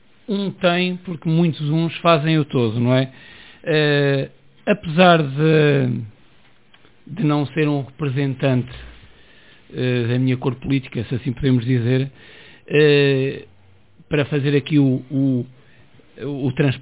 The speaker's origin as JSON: {"language": "Portuguese", "country": "Portugal", "said": "como português"}